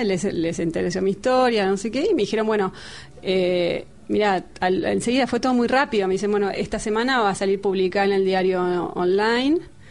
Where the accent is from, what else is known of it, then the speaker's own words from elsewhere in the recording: Argentina; soy argentina, con lo cual no tengo inglés nativo